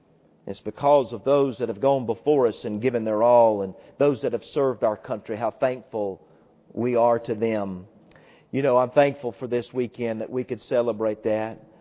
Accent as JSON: {"language": "English", "country": "United States", "said": "I'm an American through and through, and I'm thankful for my country"}